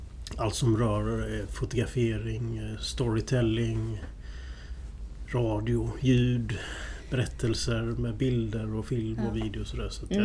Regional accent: Falkenberg, Halland County, Sweden; Jag är 41 år, född och uppvuxen här i Falkenberg där vi sitter nu.

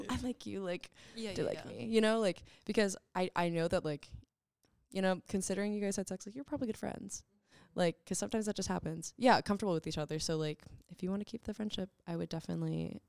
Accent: New Jersey, United States; Well, I'm from New Jersey and, like, my town, especially, Rainbow Sidewalks.

